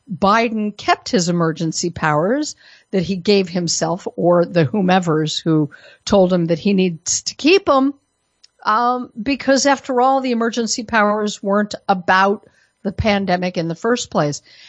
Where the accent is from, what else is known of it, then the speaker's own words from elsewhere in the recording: Colorado, United States; this is out of my home state. I don't live there anymore. It's become too communist, but Colorado.